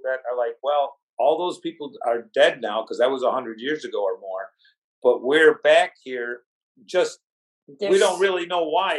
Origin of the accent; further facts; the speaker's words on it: Utica, New York, United States; when I am in Cropani, all the names, you know, are my hometown names. And I joke to my brother, one day when you come here, you're going to realize, you walk down the street, and everybody's from, looks like they're from Utica.